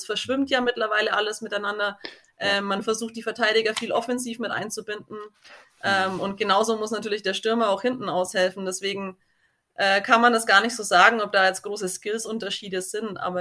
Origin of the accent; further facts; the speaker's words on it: Bavaria, Germany; ich bin aus dem Landkreis Kulmbach.